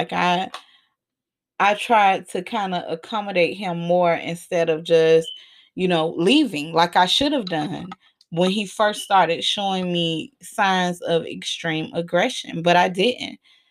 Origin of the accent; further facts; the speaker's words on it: Miami, Florida, United States; Mind you, I'm from Miami, so I'm used to maintenance.